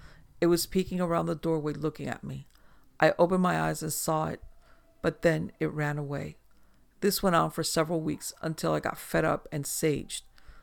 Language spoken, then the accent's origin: English; Memphis, Tennessee, United States; now in Atlanta, United States; I now live in Atlanta. I grew up on Fox Street in Memphis, Tennessee.